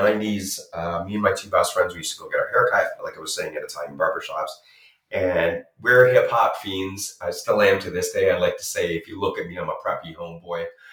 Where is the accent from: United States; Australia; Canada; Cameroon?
Canada; Toronto, Ontario; also born or lived in Calgary / Edmonton; I grew up in Toronto and out west in Calgary and Edmonton. I've lived across the Canada in Halifax and London, Ontario, in Vancouver and Victoria as well.